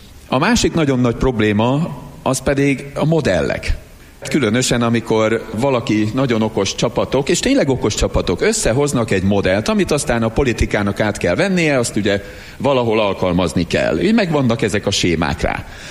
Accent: Miskolc, Borsod-Abaúj-Zemplén, Hungary; Miskolc város klímája mindig is hektikus volt. Ugye nem véletlen, ha miskolciak vagyunk.

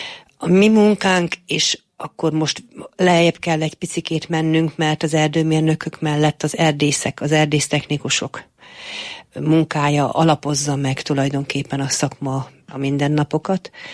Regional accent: Téglás, Hajdú-Bihar, Hungary; én erdésznek a lányaként nőttem fel erdőn, igaz, hogy az Alföldön, a téglási erdőben

